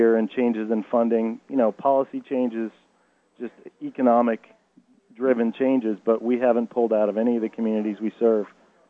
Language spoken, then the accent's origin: English; East Coast, United States; now in Arizona, United States; I come from more of an urban environment. I came from the East Coast out here